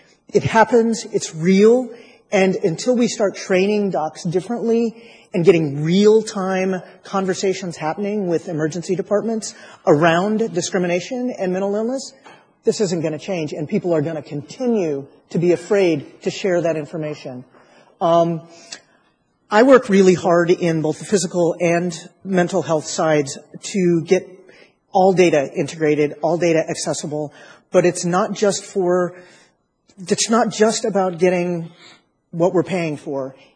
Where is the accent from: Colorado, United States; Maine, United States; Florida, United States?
Maine, United States; moved away as an adult; now in Washington, United States; I'm a newly transplanted D.C. person. I'm transplanted from Maine